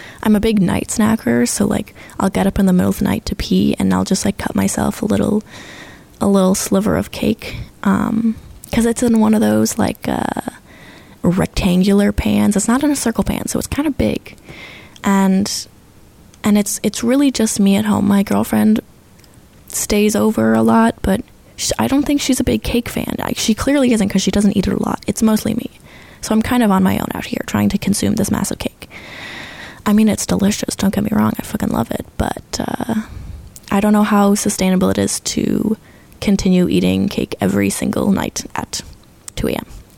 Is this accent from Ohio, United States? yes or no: yes; Cleveland, Ohio, United States; I'm from Ohio, which I know everyone hates on, but I kind of love it. I'm from Cleveland, though, so that's the only good part.